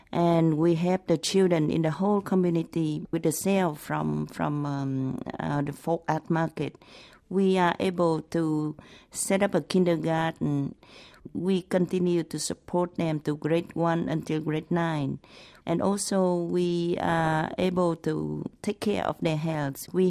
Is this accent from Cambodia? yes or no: yes; Cambodia; I'm from Cambodia.